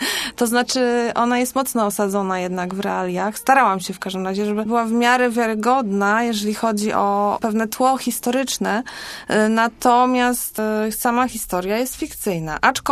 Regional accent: Gliwice, Silesian Voivodeship, Poland; Ja jestem z Gliwic.

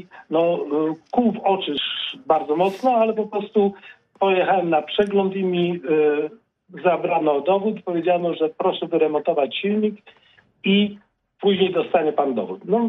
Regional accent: Poznań, Greater Poland Voivodeship, Poland; Jako poznaniak od wielu, wielu lat, bo bym się urodził w Poznaniu

